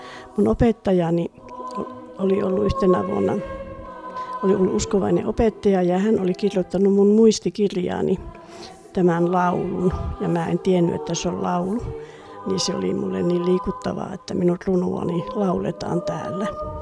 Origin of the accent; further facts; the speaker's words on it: Oulu, North Ostrobothnia, Finland; niin kuin itsekin olin oululainen nuori